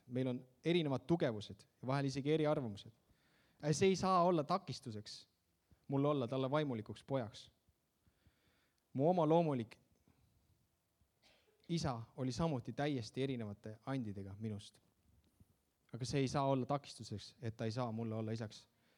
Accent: Viljandi, Viljandi County, Estonia; Ma elasin, kasvasin üles Viljandis ja Viljandis on erinevad jooksud, linnajooks, järvejooks.

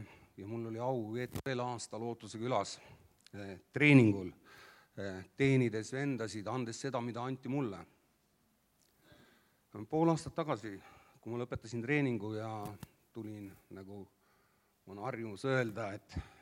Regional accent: Pärnu, Pärnu County, Estonia; Kõigepealt ma tutvustan ennast. Ma olen pärit Pärnust. Ma olen 42-aastane. Ma olen 3 lapse isa.

